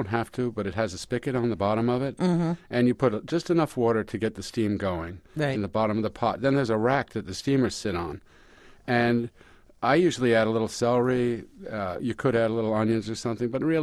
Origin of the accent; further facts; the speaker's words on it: Freehold, New Jersey, United States; I grew up in Freehold, New Jersey, which is about 10 miles from Asbury Park from the shore.